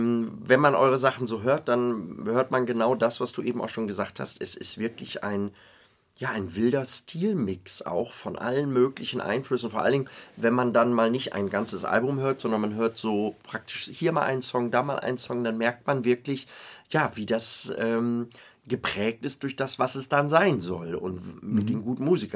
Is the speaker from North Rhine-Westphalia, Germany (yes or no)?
yes; North Rhine-Westphalia, Germany; Aber ich komme zum Beispiel aus Ostwestfalen. Wir haben keine eigene Volksmusik.